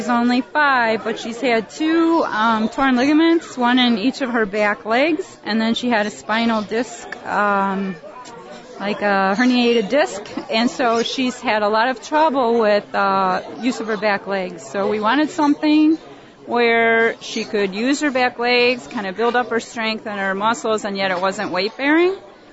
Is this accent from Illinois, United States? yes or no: yes; Northbrook, Illinois, United States; I'm from Northbrook, Illinois.